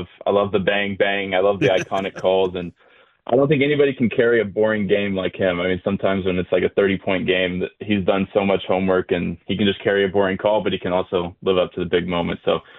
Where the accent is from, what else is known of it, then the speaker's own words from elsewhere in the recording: Dallas, Texas, United States; I think I got to have one local growing up in Dallas, being a local guy